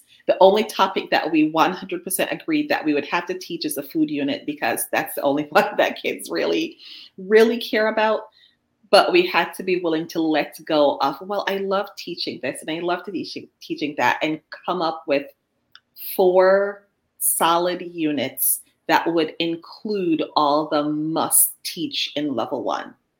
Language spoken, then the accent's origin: English; Jamaica; For example, I'm from Jamaica. I am not a heritage language speaker.